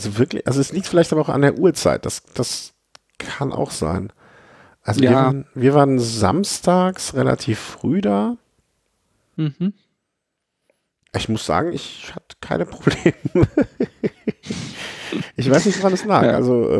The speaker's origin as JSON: {"language": "German", "town": "Düsseldorf", "region": "North Rhine-Westphalia", "country": "Germany", "tie": "born there", "said": "Ja, also ich bin ja geborener Düsseldorfer"}